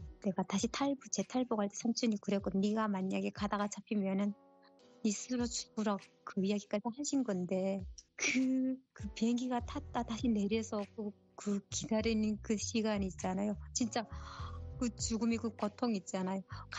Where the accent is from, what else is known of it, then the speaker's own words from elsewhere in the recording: North Korea; 제가 이북 사람이 탈북민이니까